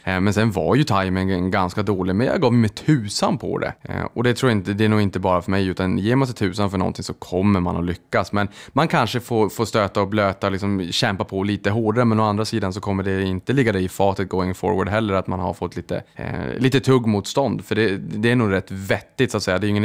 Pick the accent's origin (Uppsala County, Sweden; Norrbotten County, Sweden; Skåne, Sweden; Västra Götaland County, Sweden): Norrbotten County, Sweden; Boden; jag kommer från Boden, det hette Bondebyn en gång i tiden, långt innan jag föddes.